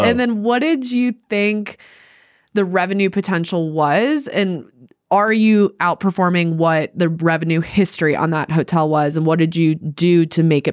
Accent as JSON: {"language": "English", "region": "Florida", "country": "United States", "said": "I'm from Florida, so, and I was living in Denver at the time, and I went back to Florida"}